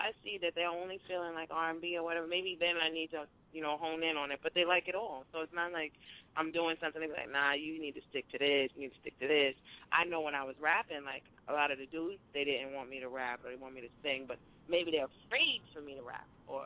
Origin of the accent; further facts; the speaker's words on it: Brooklyn, New York, United States; Like I said, I'm from Brooklyn, Fort Greene. Shout out to Fort Greene.